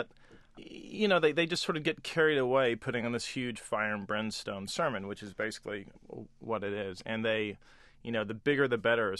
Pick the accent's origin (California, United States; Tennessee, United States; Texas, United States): Texas, United States; Amarillo; I grew up in Amarillo, which is, you know, everyone claims to be the belt buckle of the Bible Belt